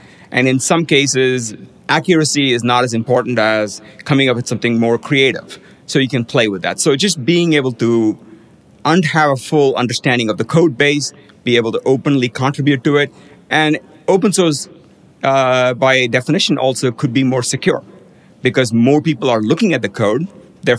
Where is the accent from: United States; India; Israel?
India; like, when I grew up in India